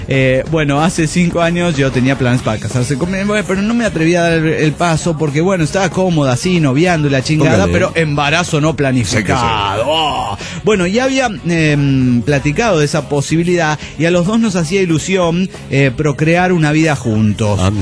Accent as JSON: {"language": "Spanish", "region": "Mexico City", "country": "Mexico", "said": "Hola, ¿cómo están, amigos? … del DF mexicano."}